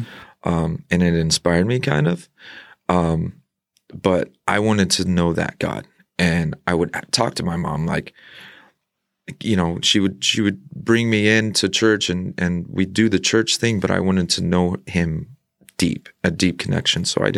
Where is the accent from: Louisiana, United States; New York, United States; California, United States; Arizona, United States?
Arizona, United States; Tucson; I'm from Tucson, Arizona. Born and raised here. Born in St. Mary's.